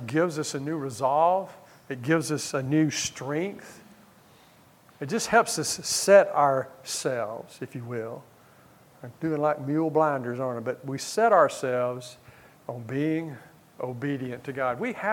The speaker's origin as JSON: {"language": "English", "region": "Bible Belt", "country": "United States", "tie": "born or raised there", "said": "I thought I grew up in the Bible Belt. Well, that's gone, okay?"}